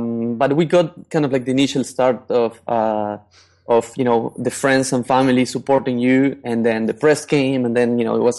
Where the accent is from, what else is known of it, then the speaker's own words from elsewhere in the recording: Argentina; moved away; also born or lived in Spain / United States; I grew up in Argentina. I went to school in Spain and then I lived in the U.S.